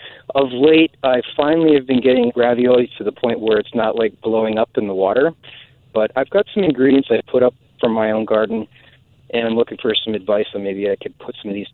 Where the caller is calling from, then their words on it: Newport, Vermont, United States; Northern Vermont, near the Canadian border, Newport.